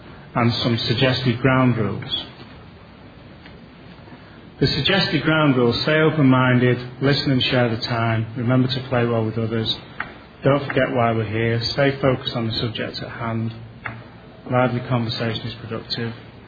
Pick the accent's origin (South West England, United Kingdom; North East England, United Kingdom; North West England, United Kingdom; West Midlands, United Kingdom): North West England, United Kingdom; Manchester; I come from Manchester, England, which is about 28 hours travelling to get here.